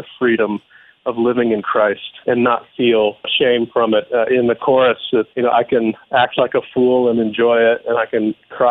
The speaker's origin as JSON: {"language": "English", "region": "Indiana", "country": "United States", "said": "Hey, well, you know, I'm from Indiana, right?"}